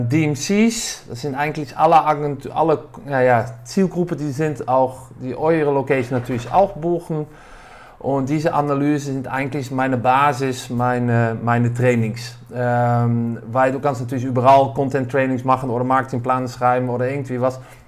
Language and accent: German; Netherlands; German is a second language; now in Düsseldorf, Germany; Ich bin von Venue Marketing, man hört das auch ein bisschen. Ich komme aus Holland, wohne seit Jahren in das schöne Düsseldorf.